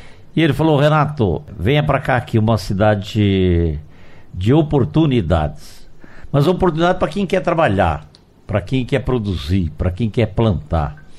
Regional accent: Santa Catarina, Brazil; now in Cascavel, Brazil; Sou catarinense, às vezes dá uma, assim, vamos voltar para a terra

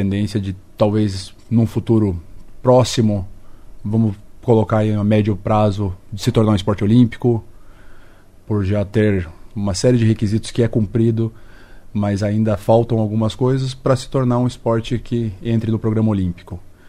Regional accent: Curitiba, Paraná, Brazil; moved away as an adult; now in Cascavel, Brazil; Isso, eu sou de Curitiba. Eu vim para cá no mês de junho do ano passado. Então faz um ano e pouquinho que eu já estou aqui.

